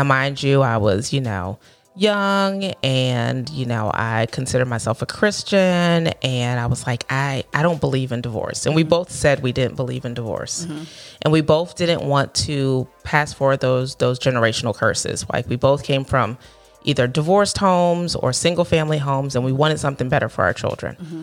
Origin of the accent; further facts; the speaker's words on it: Maryland, United States; also born or lived in Tennessee; And I decided, like, Tennessee wasn't home for me. I'm originally from Maryland. And so I moved back home to Maryland.